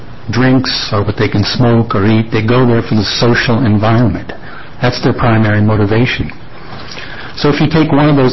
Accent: Salem, Oregon, United States; from Salem, Oregon.

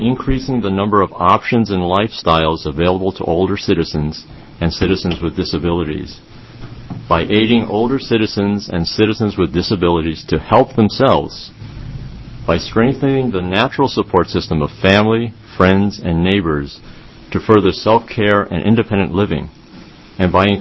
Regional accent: East Coast, United States; also born or lived in California; now in Oregon, United States; we came from California, not to knock Arnold and all, but when we came here, the whole feeling and the value system in Oregon is different from any place else. I grew up on the East Coast.

